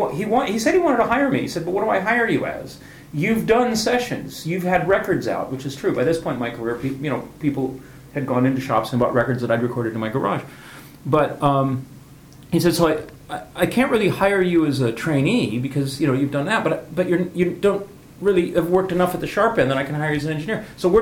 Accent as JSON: {"language": "English", "town": "Santa Ana", "region": "California", "country": "United States", "said": "I was from South Orange County, Santa Ana."}